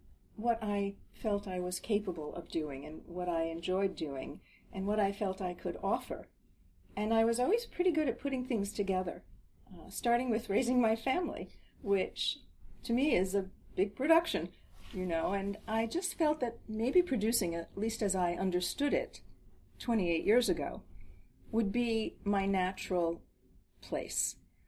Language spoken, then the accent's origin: English; New Jersey, United States; my parents always loved musical theater, and we grew up in New Jersey.